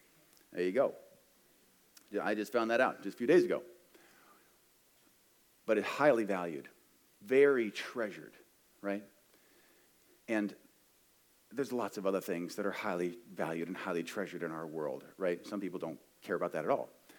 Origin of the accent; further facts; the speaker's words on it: Ohio, United States; I was 15 or 16, something like that, and I'm from Ohio.